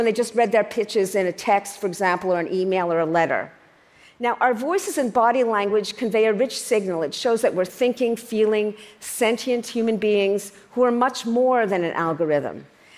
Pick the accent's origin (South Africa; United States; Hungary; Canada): Canada; to play old-timers hockey, I'm Canadian after all